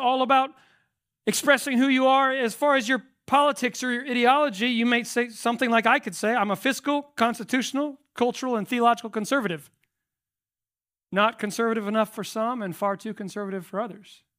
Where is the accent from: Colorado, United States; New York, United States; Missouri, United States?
Colorado, United States; If I wanted to use geography, I would say I'm an Appalachian Southerner who used to be a Colorado kid.